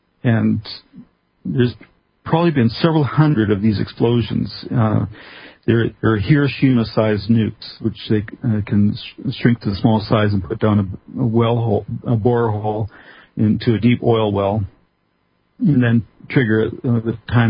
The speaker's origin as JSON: {"language": "English", "country": "Canada", "said": "Oh, I'm being very Canadian."}